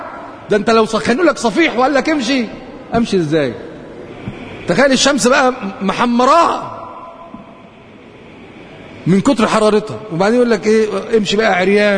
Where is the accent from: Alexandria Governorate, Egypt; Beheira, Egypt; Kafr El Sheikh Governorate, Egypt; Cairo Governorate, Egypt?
Cairo Governorate, Egypt; Cairo; كان احنا عندنا في القاهرة